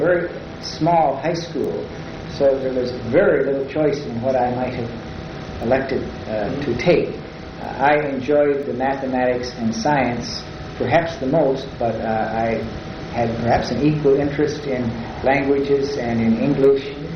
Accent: Imlay City, Michigan, United States; born there; I was born in Imlay City, Michigan, that's I-M-L-A-Y. City, Michigan, on June 13th, 1920.

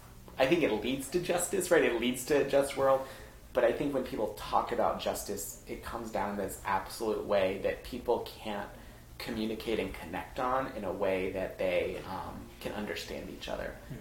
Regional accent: Atlanta, Georgia, United States; Or just, like, some of the things we were talking about earlier about, like, growing up in Atlanta.

